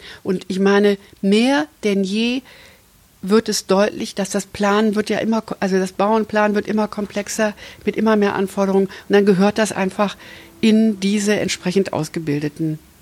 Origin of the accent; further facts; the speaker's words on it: Hesse, Germany; Ich komme ja aus Hessen und kann das für Hessen in Zahlen benennen.